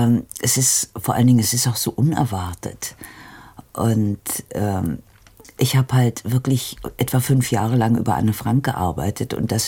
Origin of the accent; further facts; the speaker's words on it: Hesse, Germany; Das war in der Nähe von Darmstadt.